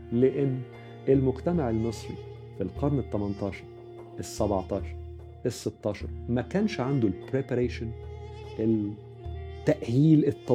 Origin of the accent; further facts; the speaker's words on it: Egypt; نفس الرسالة عندنا في مصر